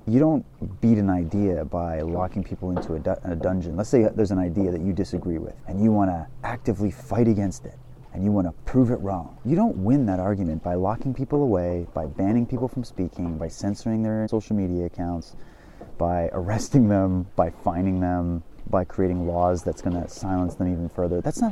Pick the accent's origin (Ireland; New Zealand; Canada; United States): Canada; I was born and raised in Canada. I have European descent through and through. That's who I am. I'm a straight white male.